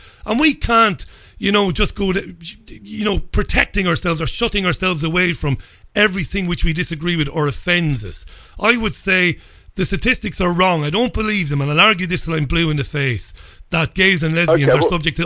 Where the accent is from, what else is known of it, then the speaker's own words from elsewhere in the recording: Waterford, Munster, Ireland; I grew up in Catholic Waterford City in Ireland.